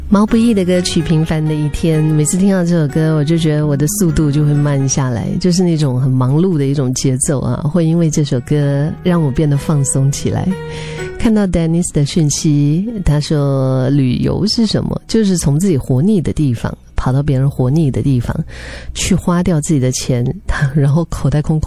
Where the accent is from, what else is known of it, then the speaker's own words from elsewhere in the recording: Dali, Yunnan, China; 我就都会想到我的家乡，就是云南大理啊。